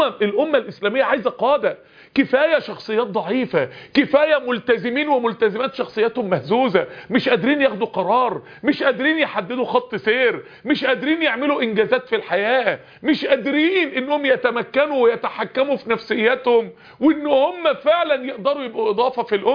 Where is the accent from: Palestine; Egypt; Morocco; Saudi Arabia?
Egypt; أتكلم معكم باللهجة المصرية، وإن شئتم أن نتكلم باللغة العربية الفصحى